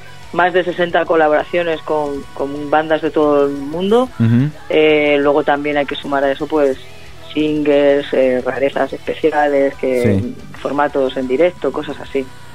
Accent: Madrid, Community of Madrid, Spain; now in Galicia, Spain; Pues mira, yo soy de Madrid, pero ahora vivo en Galicia.

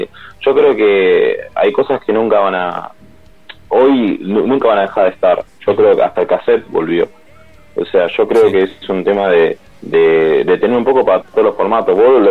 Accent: Buenos Aires, Argentina; Nosotros somos acá de Buenos Aires, de Capital Federal.

